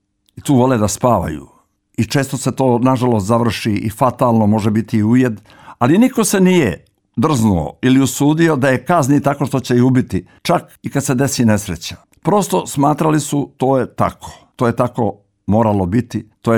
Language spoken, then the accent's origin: Serbian; Nikšić Municipality, Montenegro; U kraju odakle sam ja u mom zavičaju, u Župi Nikšićkoj, od vajkada je vrlo prisutan i živ